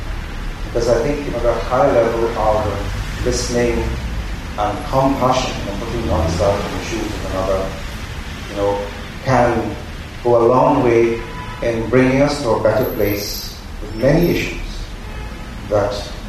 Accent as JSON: {"language": "English", "country": "Trinidad & Tobago", "tie": "born or raised there", "moved": "as an adult", "lives_now": "Ghana", "said": "so I am from Trinidad, born there, lived there my whole life, until I came to Ghana 10 years ago."}